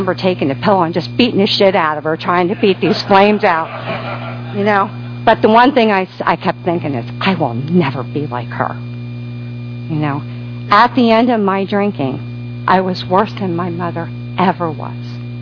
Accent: Philadelphia, Pennsylvania, United States; I grew up in Philadelphia area in the suburbs. And I came from an Irish Catholic family.

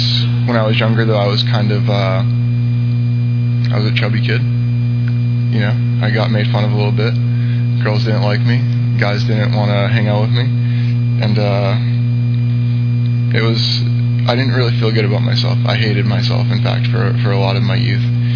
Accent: Everett, Massachusetts, United States; I was born and raised in Everett, Massachusetts, just north of Boston.

